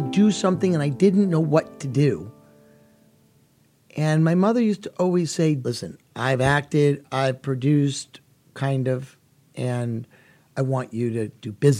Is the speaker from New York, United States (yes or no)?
yes; New York City, New York, United States; I grew up in New York City, Manhattan, circa 1960s. It was an interesting time.